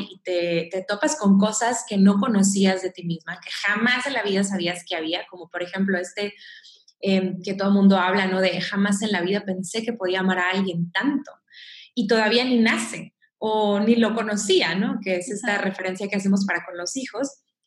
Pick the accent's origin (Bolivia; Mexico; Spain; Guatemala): Mexico; Soy mexicana, también soy psicóloga